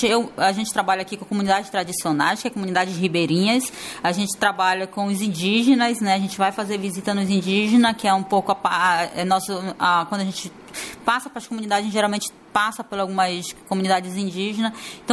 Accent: Amazonas, Brazil; Eu sou, como eu estava falando, sou amazonense. Adoro minha origem. Sou descendente indígena.

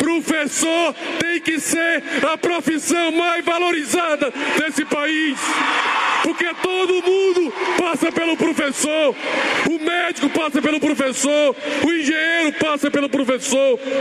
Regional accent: Ceará, Brazil; Eu sou cearense

